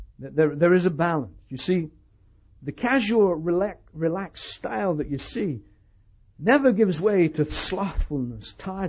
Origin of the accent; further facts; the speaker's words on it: United Kingdom; now in United States; I said, I'm British. I'm trying to get friends with the people, let them know. I'm really British. You know, I've lived in America a long time, and I sound Australian because I've got a bit of American and a bit of British.